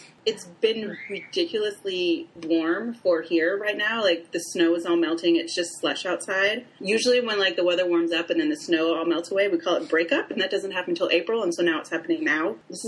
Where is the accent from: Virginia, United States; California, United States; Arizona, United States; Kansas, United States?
California, United States; moved away; also born or lived in Juneau / Chicago; because there's nothing to do because I came from California.